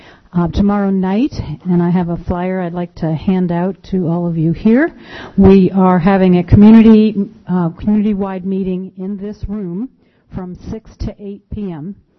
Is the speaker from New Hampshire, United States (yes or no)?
no; Cordova, Alaska, United States; I'm from Cordova, Alaska